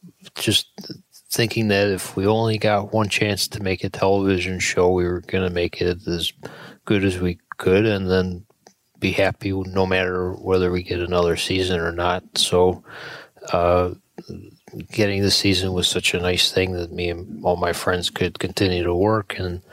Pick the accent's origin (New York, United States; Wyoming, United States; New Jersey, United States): New York, United States; Buffalo; I'm from Buffalo, New York.